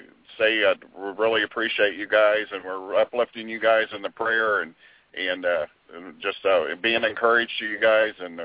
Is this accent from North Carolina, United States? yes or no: no; Kokomo, Indiana, United States; I'm from Kokomo, Indiana.